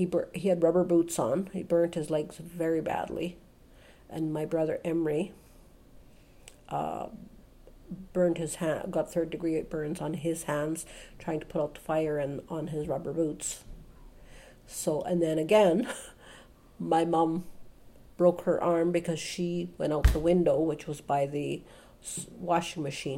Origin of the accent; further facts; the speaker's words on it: Collin Lake, Alberta, Canada; born there; I was born in Collin Lake, Alberta